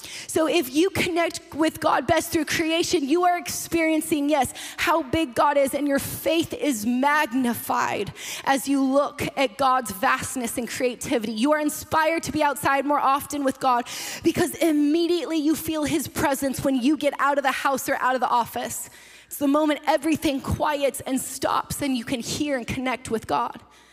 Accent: Washington, United States; And so we grew up in the Pacific Northwest, just north of Seattle, and it is beautiful up there.

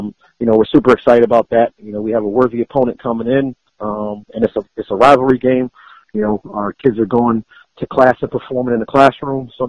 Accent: New Jersey, United States; also born or lived in Philadelphia; Then we moved to South Jersey from Philadelphia and couldn't find football there

